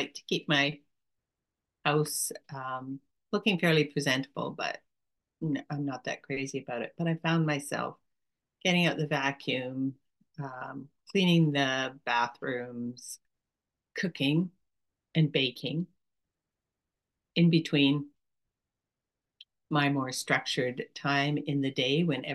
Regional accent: Canada; I'm speaking as a Canadian

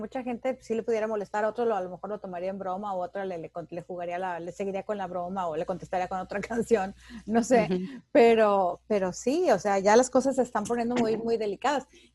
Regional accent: Mexico; Yo que soy mexicana, en México

